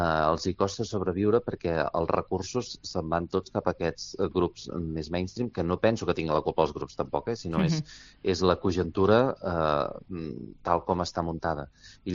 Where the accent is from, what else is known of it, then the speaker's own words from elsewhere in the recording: Catalonia, Spain; que viuen a la zona d'on soc jo, que és de la Garrotxa